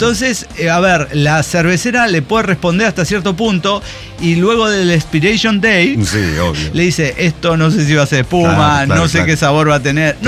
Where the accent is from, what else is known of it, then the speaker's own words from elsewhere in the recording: Mexico; now in United States; Es que soy mexicano, o sea, ¿qué me queda?